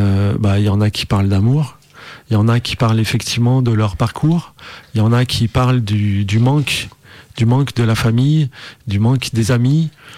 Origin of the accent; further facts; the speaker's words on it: Auvergne-Rhône-Alpes, France; je suis sur la région lyonnaise depuis un bon petit moment maintenant. Moi, je viens des monts du Lyonnais au départ, des coteaux du Lyonnais, donc à une trentaine de kilomètres sur l'ouest de Lyon. Et puis donc j'ai grandi plutôt en milieu rural.